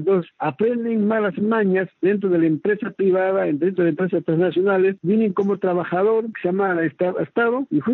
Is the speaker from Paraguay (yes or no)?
no; Peru; Lamentablemente en mi país, Perú, las empresas privadas están adueñándose a los funcionarios del Estado.